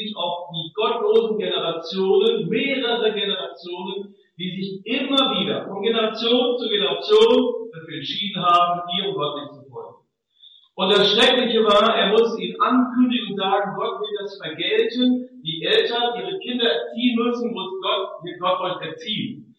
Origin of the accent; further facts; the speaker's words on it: Germany; Als ein Deutscher weiß ich, dass das nicht gelingt, immer vor allem zu bewahren.